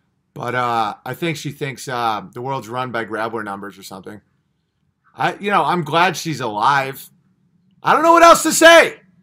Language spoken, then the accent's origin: English; United States; As an American, I don't like our political alliance with Israel.